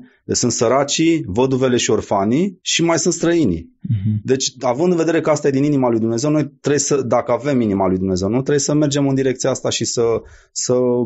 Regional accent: Romania; o oportunitate extraordinară pentru biserica din România, că na, sunt român

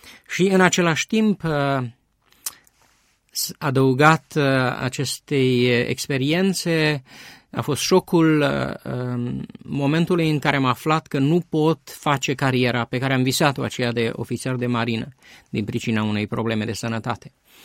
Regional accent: Romania; Sunt român, am 50 de ani

